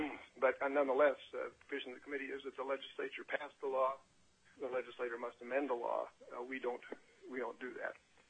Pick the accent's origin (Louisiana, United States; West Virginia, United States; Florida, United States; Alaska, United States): Alaska, United States; Fairbanks; from Fairbanks.